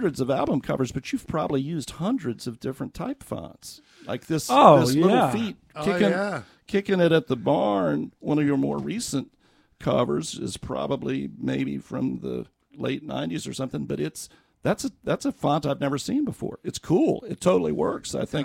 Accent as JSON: {"language": "English", "region": "Florida", "country": "United States", "said": "And I was from Florida where he ended up."}